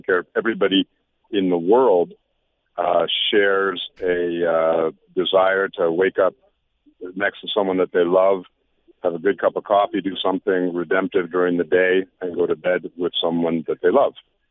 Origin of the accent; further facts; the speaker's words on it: Evanston, Illinois, United States; At when I'm growing up in Evanston, Illinois